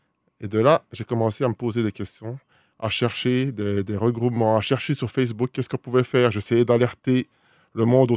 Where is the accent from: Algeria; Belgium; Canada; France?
Belgium; Je suis belge, né d'un père belge, d'une mère japonaise, et j'ai vécu toute mon enfance en Belgique.